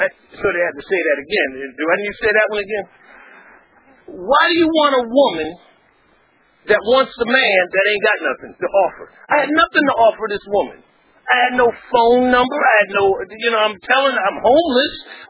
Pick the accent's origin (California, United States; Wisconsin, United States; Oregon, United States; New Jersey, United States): New Jersey, United States; East Orange; I'm from East Orange, Jersey, North, and that's a city, right?